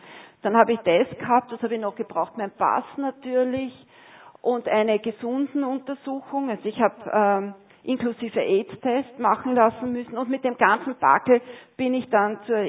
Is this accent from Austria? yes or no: yes; Austria; Also ich als Österreicherin habe nicht für Schweizer arbeiten dürfen